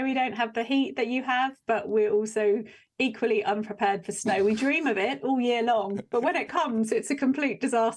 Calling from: South West England, United Kingdom; I'm in Devon, which is in the southwest of England. I live in a small village between the sea and the fields, countryside.

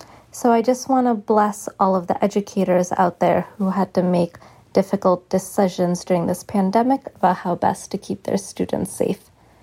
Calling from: Boston, Massachusetts, United States; I am calling from Boston.

